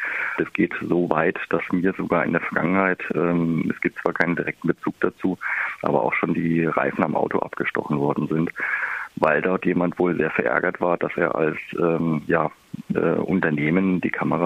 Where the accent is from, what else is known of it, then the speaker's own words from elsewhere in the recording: Bühl, Baden-Württemberg, Germany; Gut, ich komme aus Bühl, aber nicht aus Tübingen.